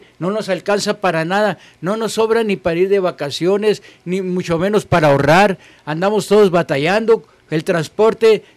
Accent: Mexico; Nosotros necesitamos, como mexicanos, replantearnos

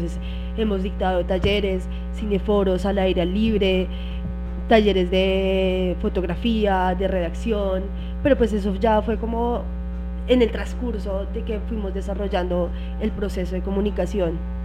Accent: Bogotá, Colombia; excepto yo, soy de Ingativá, entonces soy como la infiltrada ya en la localidad

